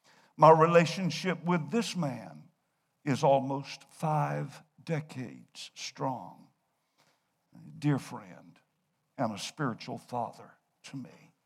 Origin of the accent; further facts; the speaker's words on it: Florence, United States; born there; he was pastoring in Florence when I was born in Florence.